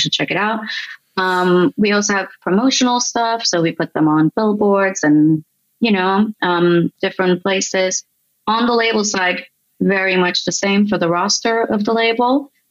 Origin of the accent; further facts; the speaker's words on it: Istanbul, Turkey; moved away as an adult; also born or lived in New York, United States; now in London, United Kingdom; as you said. I was born and raised in Istanbul. I spent a big chunk of my life in Turkey. Then I moved to New York and I lived in New York for a decade, lived and worked there, obviously. I'm now based in Southwest London.